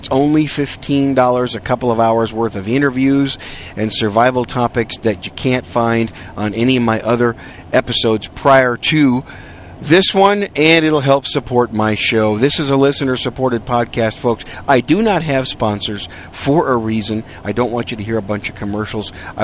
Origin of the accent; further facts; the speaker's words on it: Wisconsin, United States; And kind of reminds me of the days when I was growing up in Wisconsin. I did most of my growing up in Wisconsin when the blizzards would come through